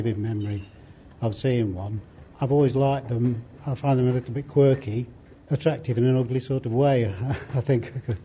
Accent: Derby, East Midlands, United Kingdom; I spent my early days train spotting around Derby

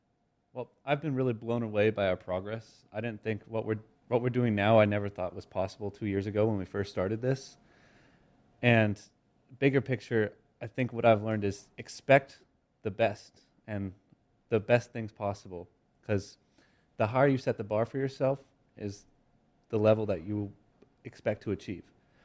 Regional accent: Midwest, United States; Yeah, I'm from the Midwest.

